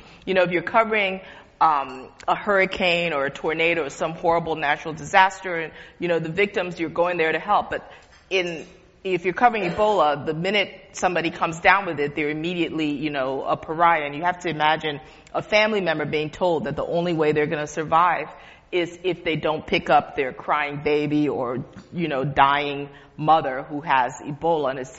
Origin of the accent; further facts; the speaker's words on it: Liberia; I'm from Liberia and I've been watching this unfold over the course of this year. It's the worst pandemic to ever hit my home country